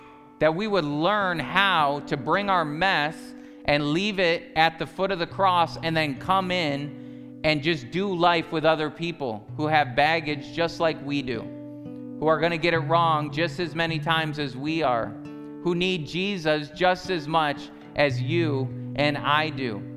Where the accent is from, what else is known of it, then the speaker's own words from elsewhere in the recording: United States; We're American in here, so we like to own our rights.